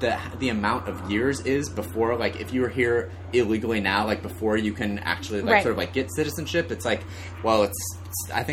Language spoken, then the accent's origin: English; Iowa, United States; I'm from Iowa.